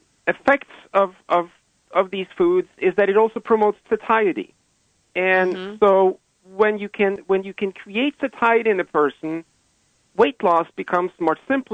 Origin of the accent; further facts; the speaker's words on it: Norway; Now, from my background, growing up in Norway, when you're 19, you actually have to decide what you want to be.